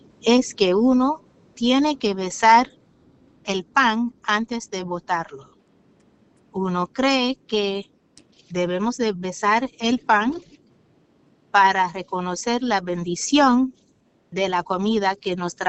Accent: New York, United States; also born or lived in Puerto Rico; Yo nací en Puerto Rico, pero fue criada o me criaron en New York.

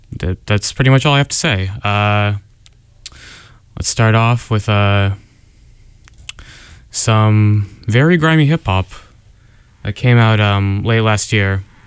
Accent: Newton, Massachusetts, United States; I'm from Newton, Massachusetts, about 30 minutes southwest of here.

